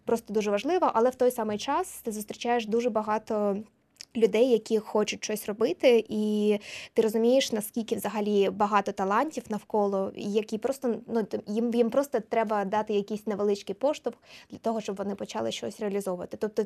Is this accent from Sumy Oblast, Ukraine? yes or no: no; Luhansk, Luhansk Oblast, Ukraine; я після початку війни я не попала в Луганськ, звідки я родом, тому що, власне, там був кордон